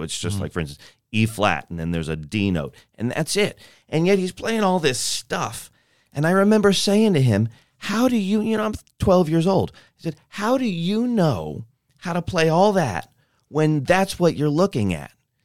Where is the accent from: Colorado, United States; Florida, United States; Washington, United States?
Florida, United States; St. Petersburg; St. Petersburg, Florida.